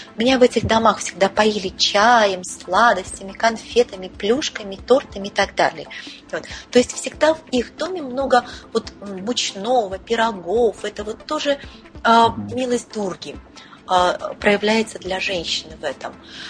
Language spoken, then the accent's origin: Russian; Saint Petersburg, Russia; Но, вот, например, я из Петербурга